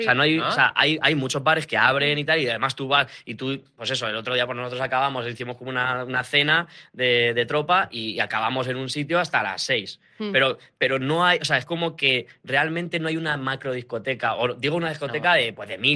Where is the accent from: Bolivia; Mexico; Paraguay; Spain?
Spain; Alcázar de San Juan, Castilla-La Mancha; born there; yo nací en Alcázar de San Juan